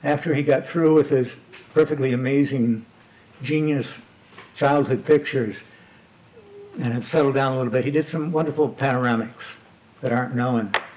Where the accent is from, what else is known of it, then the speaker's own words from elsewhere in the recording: Midwest, United States; moved away; I came from the Midwest, and Nancy and I settled here in the middle of the 60s.